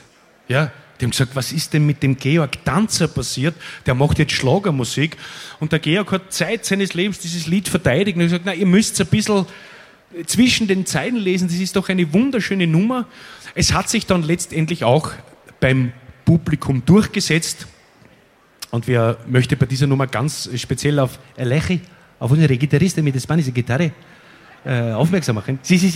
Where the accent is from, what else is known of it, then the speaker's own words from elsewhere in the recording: Vienna, Austria; Ich bin nämlich aus Wien